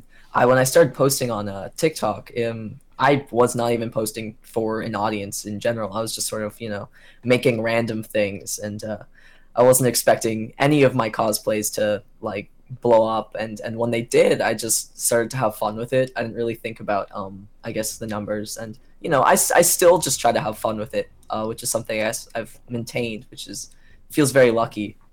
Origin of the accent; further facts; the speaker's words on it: Los Angeles, California, United States; moved away as an adult; now in New York, United States; Yeah, so I'm a cosplayer from Los Angeles originally, but then I moved to New York for college